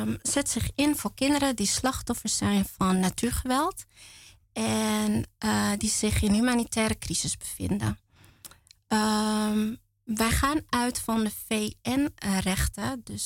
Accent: Wormerveer, North Holland, Netherlands; Ik kom zelf uit Wormerveer.

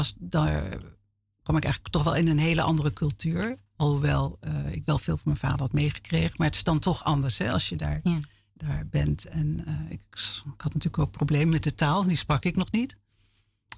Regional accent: The Hague, South Holland, Netherlands; Ik groeide op in Den Haag.

